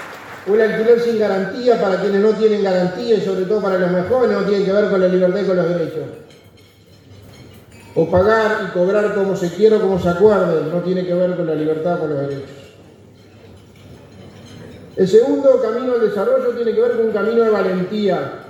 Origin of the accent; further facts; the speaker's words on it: Uruguay; nos llena de orgullo como uruguayos